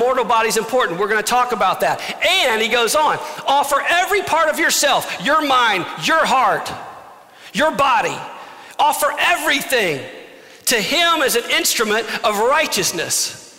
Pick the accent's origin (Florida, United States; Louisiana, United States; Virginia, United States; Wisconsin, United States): Louisiana, United States; I grew up in Louisiana. Everyone dipped.